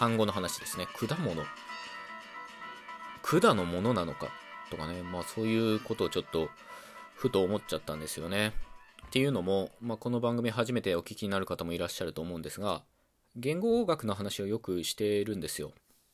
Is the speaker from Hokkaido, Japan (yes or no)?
no; Okayama, Japan; 僕自身は岡山県出身で、